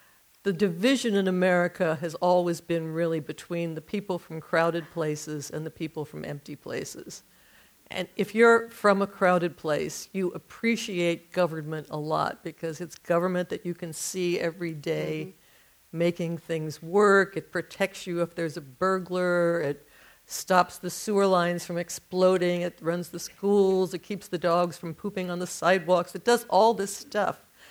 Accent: Ohio, United States; I grew up in Ohio, and I loved Ohio, but we never had T-shirts that said "Don't mess with Ohio,"

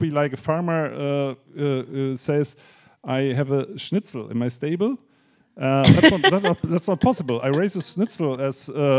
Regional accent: Bonn, North Rhine-Westphalia, Germany; born there; English is a second language; I was born in Bonn, the former little capital in Germany.

